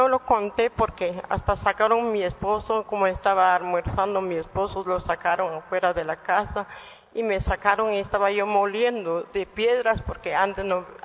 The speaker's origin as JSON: {"language": "Spanish", "town": "San Juan Cotzal", "region": "Quiché", "country": "Guatemala", "said": "Soy de San Juan Cotzal."}